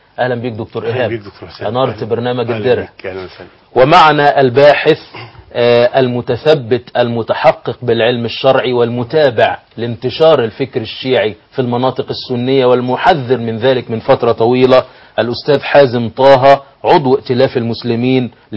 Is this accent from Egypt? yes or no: yes; Egypt; الدراما الإيرانية عندنا في مصر قد لا تكون أكثر من مسلسل يوسف الصديق